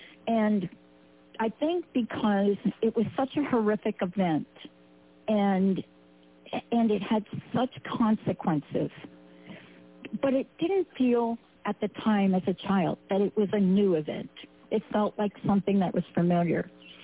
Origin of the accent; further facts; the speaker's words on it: New York, United States; because I'm a kid from New York